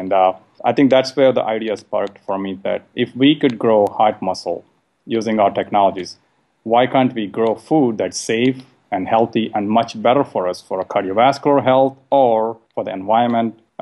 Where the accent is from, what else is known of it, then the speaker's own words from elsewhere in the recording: India; I grew up in a meat-eating family, and I grew up in India.